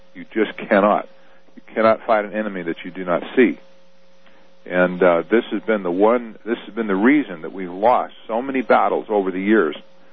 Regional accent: United States; just thinking selfishly as an American for a minute, most people in our country

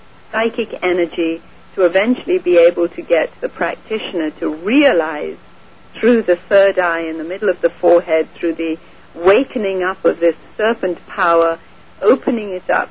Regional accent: India; I mean, I was born and raised in India

